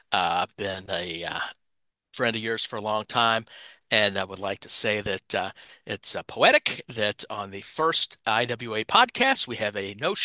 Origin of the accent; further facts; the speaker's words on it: Louisville, Kentucky, United States; Growing up in Louisville, we had a lot of televised wrestling.